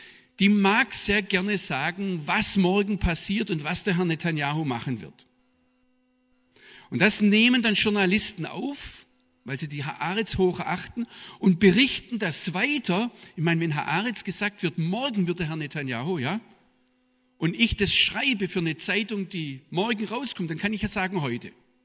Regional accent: Baden-Württemberg, Germany; also born or lived in Rüsselsheim; Ich bin bei Rüsselsheim geboren. Nein, das stimmt, aber mein Vater hat damals in Mainz gearbeitet. Ich bin dann aber im Schwarzwald aufgewachsen. Und daher kommt mein Sprachfehler.

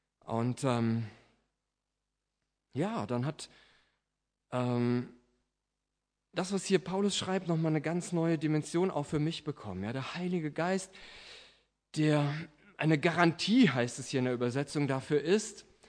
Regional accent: Butzbach, Hesse, Germany; Wilhelm Feller war lange Gefängnispfarrer gewesen in meiner Heimatstadt in Butzbach.

